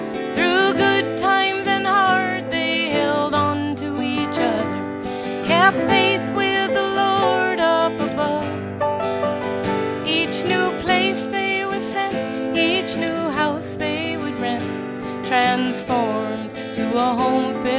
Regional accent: Pensacola, Florida, United States; We did three different tours of duty up in Pensacola. So if a Navy kid has a hometown, Pensacola is my hometown, even though I weren't born there.

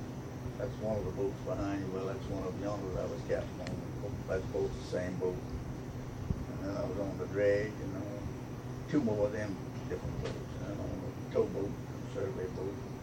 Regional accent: Pensacola, Florida, United States; Born in Pensacola, and went to Bala Battery in 1926.

